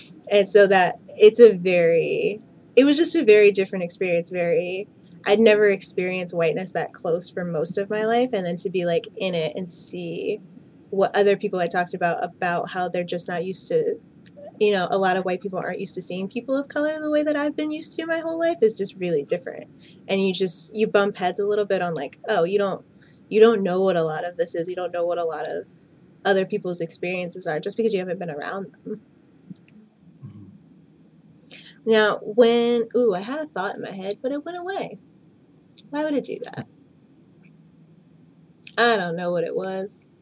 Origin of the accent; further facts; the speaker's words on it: Maryland, United States; feels very similar to my experience of growing up in Prince George's County. The majority of everyone who lives there is Black.